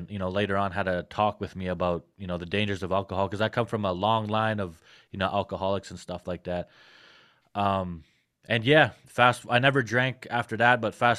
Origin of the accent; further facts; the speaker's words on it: Prince Albert, Saskatchewan, Canada; I grew up in a small city called Prince Albert, Saskatchewan, here in Canada.